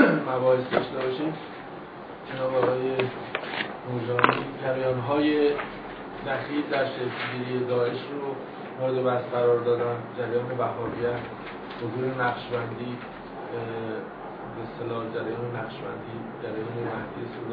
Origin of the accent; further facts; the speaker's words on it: Iran; گفتم البته من ایرانی هستم